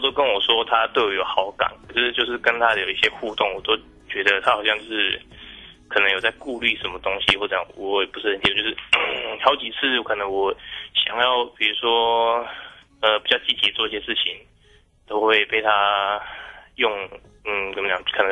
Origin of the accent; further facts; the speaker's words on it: Miaoli County, Taiwan; 我是苗栗的